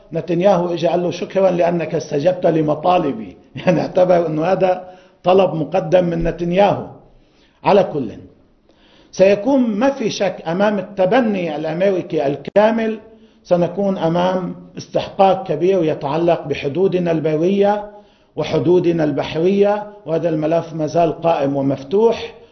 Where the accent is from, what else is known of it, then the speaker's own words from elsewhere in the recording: Lebanon; إذا نحن كنا كلبنانيين إرادتنا الوطنية تقول هذه أرضنا، هذه جزء من أرضنا، جزء من سيادتنا